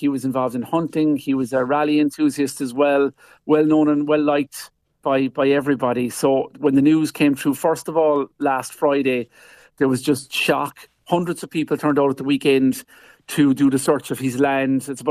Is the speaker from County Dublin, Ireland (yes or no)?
no; Kenmare, County Kerry, Ireland; I'm from Kenmare myself